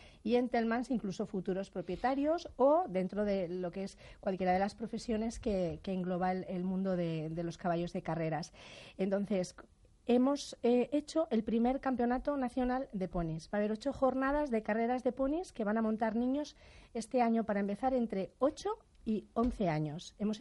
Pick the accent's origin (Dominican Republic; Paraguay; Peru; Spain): Spain; como somos los españoles, nosotros imitamos y luego las adaptamos